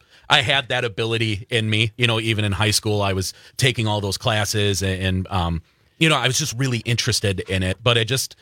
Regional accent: Wisconsin, United States; growing up in Wisconsin, a lot of people tend to say, you know, oh, there's nothing to do.

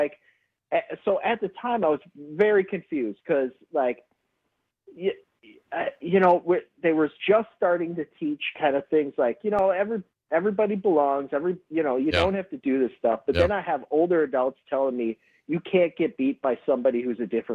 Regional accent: West Bend, Wisconsin, United States; When I was growing up in West Bend, I was on the wrestling team in middle school

